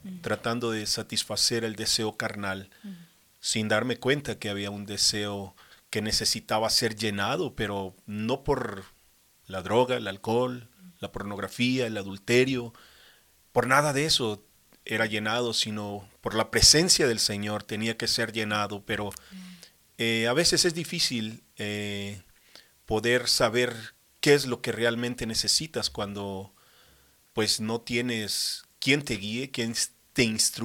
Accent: Cuernavaca, Morelos, Mexico; Yo soy de México, de Cuernavaca, Morelos, México. Uh-huh. Ahí soy nacido, en Cuernavaca.

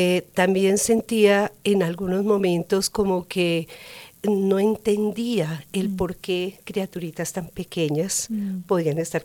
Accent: Bogotá, Colombia; now in United States; yo nací en Colombia, en Bogotá, Colombia. Bien. Allá estuve la mayor parte de mi vida, ¿sí? Y ya llevo aquí en los Estados Unidos, voy a cumplir 14 años. Ajá. Parte de esos años los viví en Miami.

